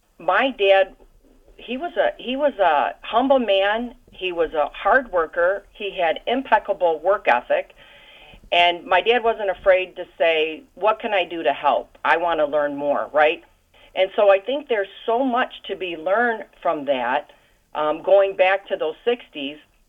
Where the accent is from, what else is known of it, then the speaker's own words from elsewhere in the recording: Detroit, Michigan, United States; also born or lived in Mississippi; I was born in Mississippi. My dad was born in Mississippi. My family's from there, farmers, cotton, sweet potatoes, and peanuts. And my dad said he didn't want to be a farmer, so probably the best move he ever did. And when he came to Detroit, I was a year old